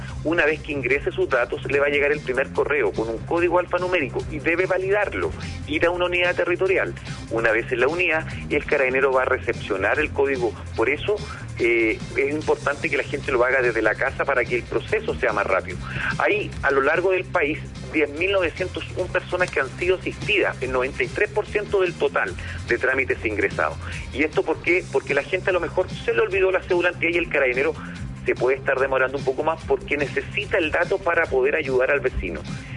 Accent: Chile; los carabineros sí deben ir a sufragar, como todo chileno, porque somos parte de nuestro país

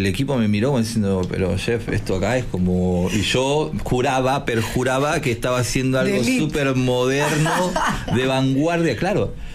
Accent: Uruguay; Yo, siendo uruguayo, nunca le había cocinado a un presidente uruguayo

